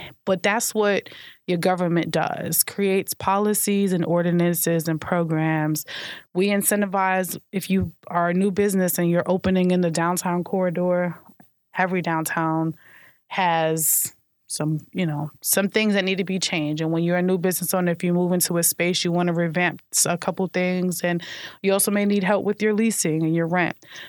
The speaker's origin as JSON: {"language": "English", "town": "Brooklyn", "region": "New York", "country": "United States", "tie": "born or raised there", "lives_now": "Orlando, United States", "said": "And so I guess for me, coming, like being born and raised in Brooklyn, it's like I live in a different space."}